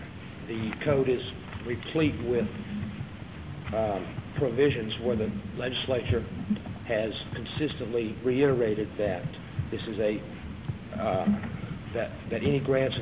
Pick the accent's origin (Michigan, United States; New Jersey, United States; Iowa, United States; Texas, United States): Texas, United States; Dallas; And I'm also from Dallas.